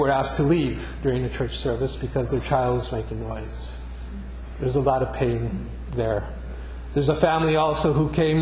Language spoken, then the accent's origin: English; El Paso, Texas, United States; For me, I grew up in El Paso, and when I went to the Holy Land, I felt like I was home, because it's rocks, it's desert